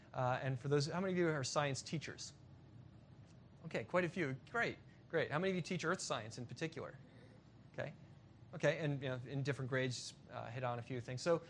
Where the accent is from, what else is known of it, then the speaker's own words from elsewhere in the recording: Virginia, United States; In my home state of Virginia now, where I teach at Liberty University, we even find Thomas Jefferson held to this principle.